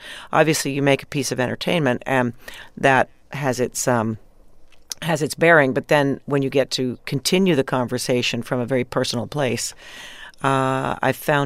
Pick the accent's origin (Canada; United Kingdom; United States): Canada; And also being Canadian, of course, growing up in Canada